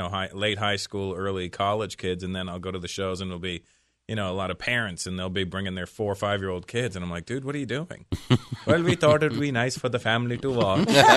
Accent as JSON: {"language": "English", "country": "Canada", "tie": "born or raised there", "said": "Born and raised in Canada."}